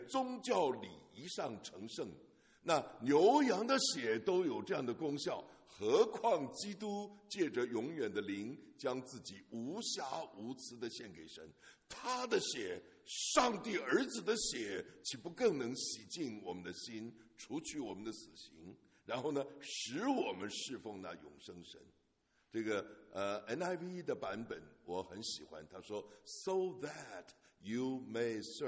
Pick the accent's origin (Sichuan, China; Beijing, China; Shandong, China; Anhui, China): Beijing, China; born there; 我是江西老表，我的祖籍是江西，我生在北京，我从来没回过江西，我爸爸都没回过江西，他是生在英国的，这个，所以他一直都在北京的。